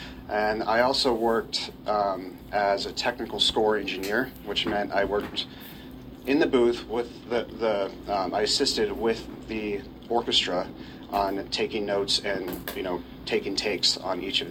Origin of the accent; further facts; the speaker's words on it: Reno, Nevada, United States; I was born and raised in Reno, Nevada, and then I basically went to school there